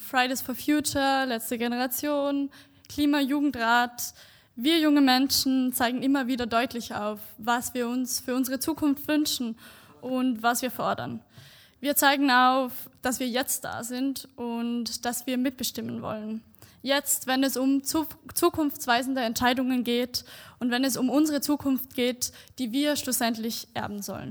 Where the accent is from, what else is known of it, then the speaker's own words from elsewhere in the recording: Vorarlberg, Austria; Ich bin 24 Jahre alt und ich komme ursprünglich aus Vorarlberg.